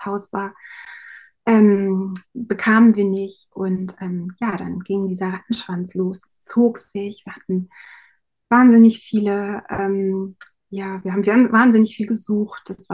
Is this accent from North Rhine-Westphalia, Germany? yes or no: no; Lower Saxony, Germany; Ich komme aus Niedersachsen, auch vom Dorf. Wir haben sehr ländlich gewohnt.